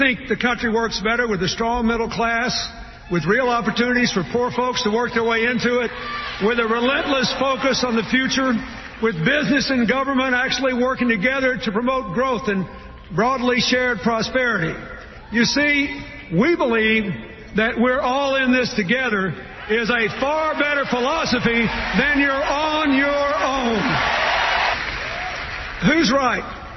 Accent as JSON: {"language": "English", "region": "Arkansas", "country": "United States", "tie": "born or raised there", "said": "President Eisenhower sent federal troops to my home state to integrate Little Rock Central High School."}